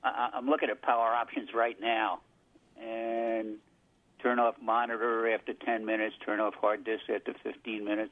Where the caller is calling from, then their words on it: Pittsford, New York, United States; Pittsford